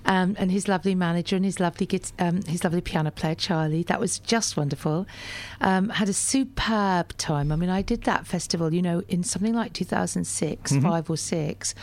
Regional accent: Stockport, North West England, United Kingdom; also born or lived in Rochdale; I come originally from Manchester, as you perhaps know. I'm born in Rochdale and grew up in Stockport. And I can honestly say that this is the weather I lived with my entire youth. And that is why I moved to the southeast, yes, to climes more clement.

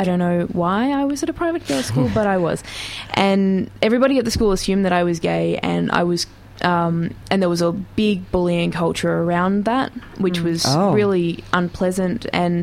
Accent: Geelong, Victoria, Australia; I grew up in Geelong, and when I was about 8

